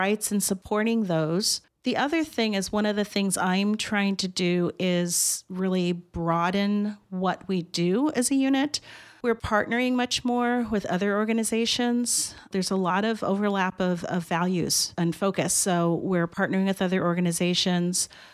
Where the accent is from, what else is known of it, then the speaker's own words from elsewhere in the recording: Los Angeles, California, United States; also born or lived in Bay Area / Reno; now in Humboldt County, United States; I grew up in Los Angeles and then in the Bay Area, and then we lived in Reno for about 20 years.